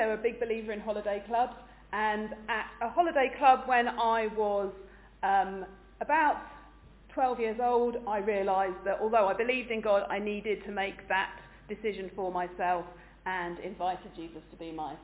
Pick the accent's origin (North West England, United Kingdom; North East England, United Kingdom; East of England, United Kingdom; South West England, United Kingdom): East of England, United Kingdom; Lowestoft; also born or lived in Derbyshire; I live in Lowestoft currently, although I was born in Derbyshire. But my parents moved to Lowestoft when I was about 11 years old, and so I've gone backwards and forwards to Lowestoft several times, tried to escape, but it keeps pulling me back again.